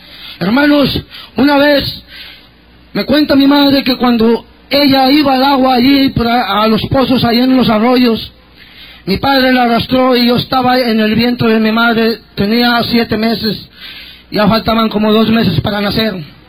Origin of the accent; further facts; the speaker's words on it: Cieneguilla, Durango, Mexico; Yo provengo de Durango, del estado de Durango, nací en un pueblito de Durango llamado Cieneguilla, Villa Unión, Durango. Allí crecí, allí nací y allí crecí. Humilde, vengo de una familia muy humilde, hermanos.